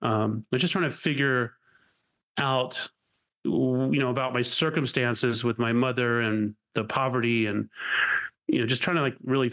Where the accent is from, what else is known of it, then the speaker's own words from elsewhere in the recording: California, United States; I grew up in California, and we would take these pieces of cardboard and try to stand on the cardboard and slide down the mountain